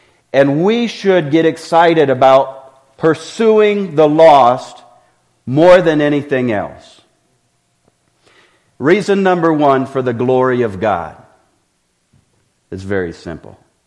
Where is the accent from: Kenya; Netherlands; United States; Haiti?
Haiti; My parents were missionaries in 1980, and I enjoyed growing up in Haiti as a kid